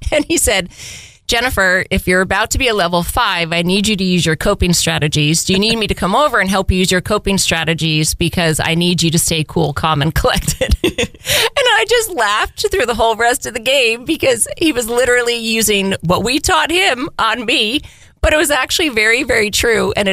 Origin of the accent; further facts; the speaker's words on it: Northeast, United States; now in Houston, United States; I also remember coming down to Houston because I was from the Northeast